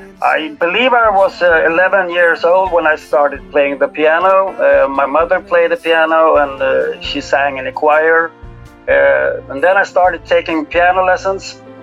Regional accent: Stockholm, Stockholm County, Sweden; English is a second language; Yes, that's correct. I'm from Sweden, Stockholm.

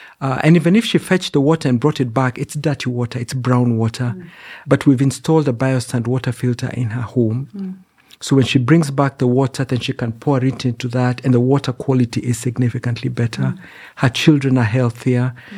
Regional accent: Kenya; It's a real privilege because I'm serving in my nation. I'm serving the people, you know, of my home country.

